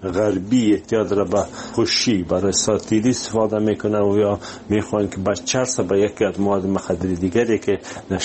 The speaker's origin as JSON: {"language": "Persian", "country": "Afghanistan", "said": "ما از افغانستان اومدیم"}